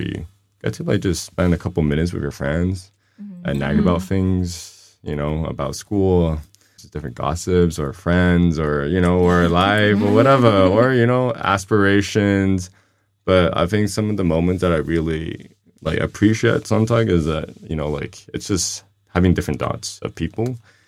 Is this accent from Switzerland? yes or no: yes; Switzerland; I grew up in Switzerland